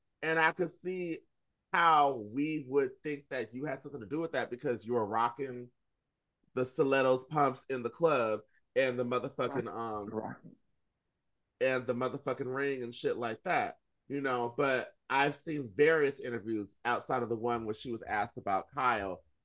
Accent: Philippines; Girl, I'm Filipino.

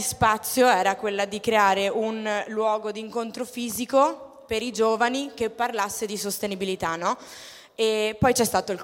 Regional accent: Padua, Veneto, Italy; now in Forlì, Italy; io sono una straniera perché vengo da Padova.

